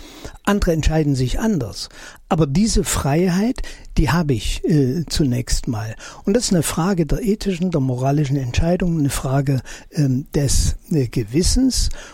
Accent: East Germany, Germany; weil ich mit 18 Jahren, aufgewachsen in der DDR, den Wehrdienst in der Nationalen Volksarmee mit einer Totalverweigerung abgelehnt habe.

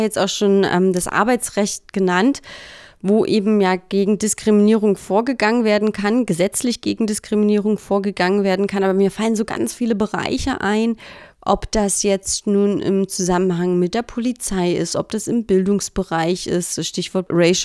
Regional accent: Thuringia, Germany; Weiß ich, wenn ich als Thüringerin in Bayern unterwegs bin, was würde das dann auf einmal bedeuten?

